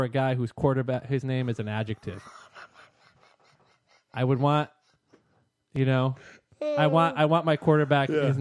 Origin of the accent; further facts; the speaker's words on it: Michigan, United States; I'm from Michigan. I'm a Red Wings guy.